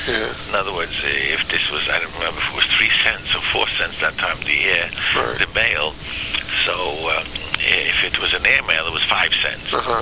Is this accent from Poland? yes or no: yes; Galicia, Poland; now in United States; We came from Poland. Which area? Galicia.